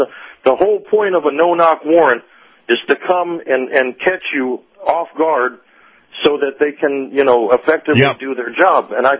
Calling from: Clearwater, Florida, United States; Hey, Captain. Hey, Professor.

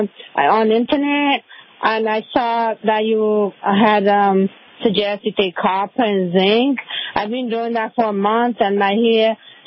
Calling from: Massachusetts, United States; I'm from Massachusetts.

